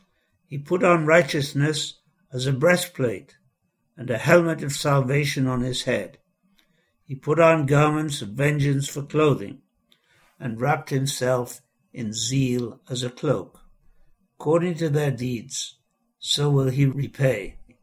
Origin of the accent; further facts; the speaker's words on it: Newcastle upon Tyne, North East England, United Kingdom; born there; I was born in Newcastle upon Tyne.